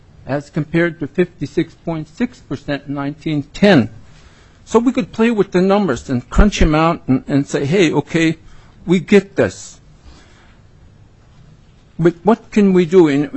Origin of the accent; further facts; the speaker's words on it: Yakutat, Alaska, United States; I'm born and raised in Yakutat, Alaska.